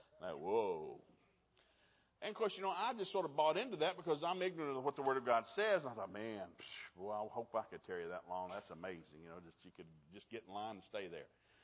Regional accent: the South, United States; We grew up in the South and grew up on bluegrass music.

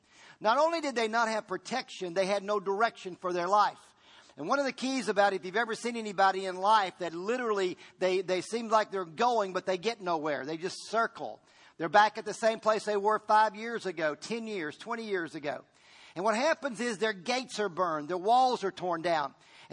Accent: Virginia, United States; I grew up in Virginia, so I do have a country flair to me, all right? There's a little bit of countryness that I enjoy.

